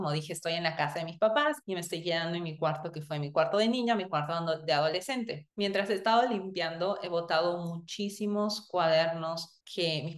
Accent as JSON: {"language": "Spanish", "country": "Peru", "tie": "born or raised there", "moved": "as an adult", "lives_now": "United States", "said": "yo nací y crecí en Perú, pero yo nunca aprendí a ser una adulta en Perú, es decir, tener responsabilidades de adulta. Porque cuando yo me mudé a Estados Unidos, yo tenía 22, 23 años, actualmente tengo 32 años, y pues aún vivía con mis papás"}